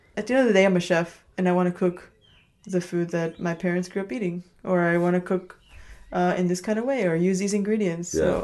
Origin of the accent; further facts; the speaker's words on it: Chicago, Illinois, United States; first language Spanish; English is a second language; I grew up in Chicago. I always kind of consider myself Mexican.